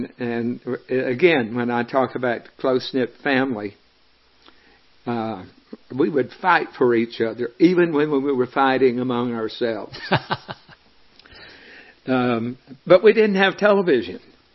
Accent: Double Springs, United States; Let me kind of jump back to growing up in Double Springs. Very small community.

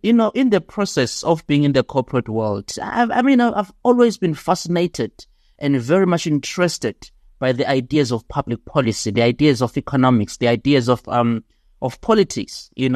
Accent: Stanger, KwaZulu-Natal, South Africa; I'm from KwaZulu-Natal, Stena, a very small town in the North Coast. So that's where I grew up. Did high school there in Groutville.

